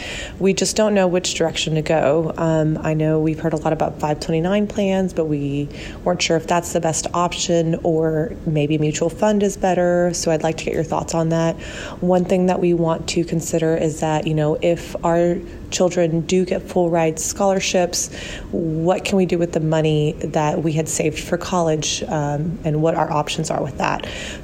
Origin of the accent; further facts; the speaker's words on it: Houston, Texas, United States; I'm from Houston, Texas, and I have questions about college funds.